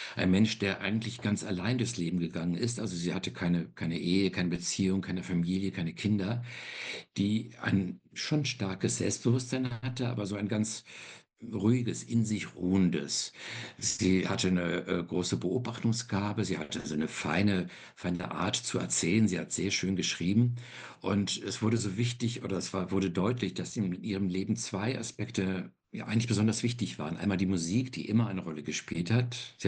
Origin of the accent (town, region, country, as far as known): Cologne, North Rhine-Westphalia, Germany; born or raised there